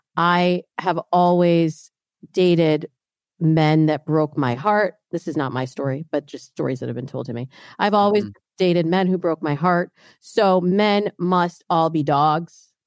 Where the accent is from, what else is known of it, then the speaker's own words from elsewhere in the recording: Midwest, United States; But I really struggled growing up in the Midwest.